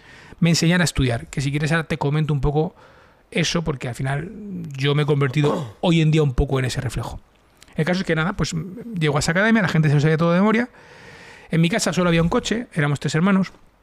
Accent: Madrid, Community of Madrid, Spain; also born or lived in Alicante; incluso con 12 años yo estudiaba en jesuitas. Yo soy de Madrid, pero por aquel entonces mi padre trabajaba en Iberia y pues por destinos estábamos viviendo en Alicante.

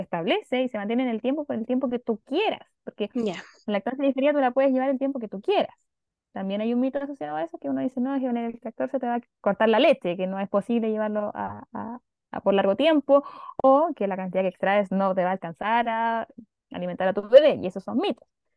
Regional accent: Talcahuano, Biobío, Chile; nosotros somos de Concepción, de Talcahuano en realidad, pero están al ladito.

